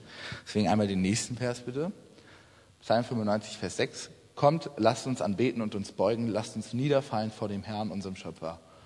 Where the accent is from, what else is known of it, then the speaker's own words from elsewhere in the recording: Güstrow, Mecklenburg-Vorpommern, Germany; Ich habe letztes Jahr bei uns in Güstrow, das ist 30 Kilometer, da komme ich ursprünglich her